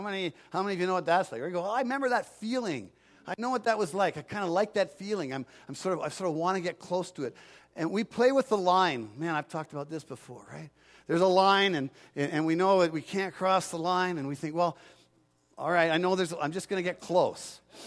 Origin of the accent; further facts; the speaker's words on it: Canada; Now, as a Canadian, I had no idea what that meant, walking the beans.